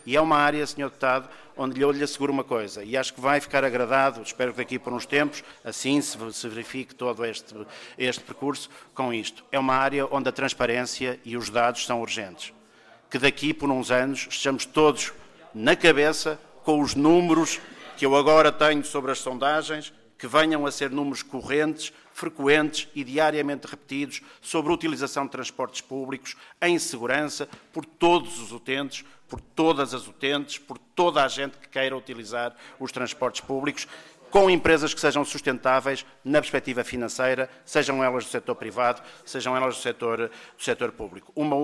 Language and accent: Portuguese; Porto, Portugal; now in Lisbon, Portugal; eu sou do Porto, trabalho e estou a viver em Lisboa neste tempo